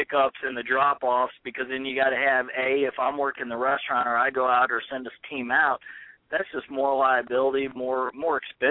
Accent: St. Louis, Missouri, United States; because being from St. Louis, you know, growing up in St. Louis and you're hearing about the Royal and everything

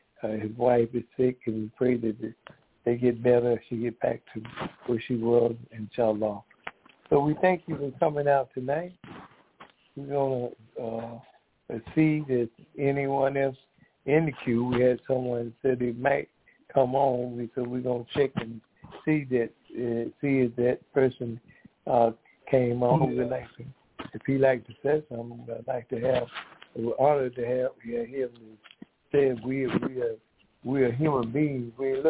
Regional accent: Decatur, Georgia, United States; I'm from Decatur, Georgia.

